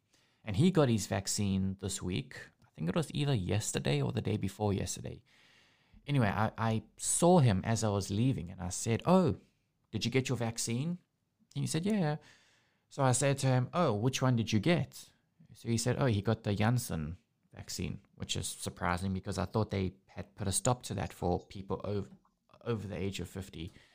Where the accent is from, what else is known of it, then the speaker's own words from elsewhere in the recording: South Africa; I never used to have this growing up in South Africa.